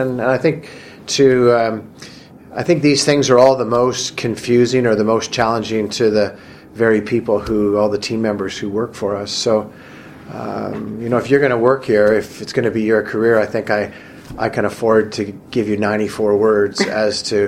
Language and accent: English; Alberta, Canada; also born or lived in British Columbia; I was born and raised in Alberta. Ended up working and going to school and working in BC for a long time, and came back about 9 years ago